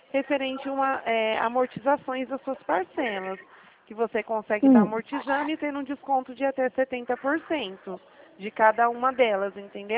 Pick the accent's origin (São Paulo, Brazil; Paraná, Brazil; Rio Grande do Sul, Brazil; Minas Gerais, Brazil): São Paulo, Brazil; Eu sou de São Paulo.